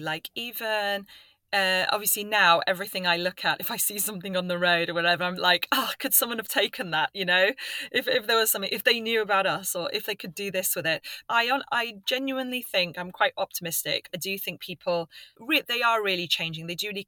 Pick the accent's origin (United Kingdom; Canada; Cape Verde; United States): United Kingdom; England; now in London, United Kingdom; I'm not from London originally. So whenever I go back home to the north of England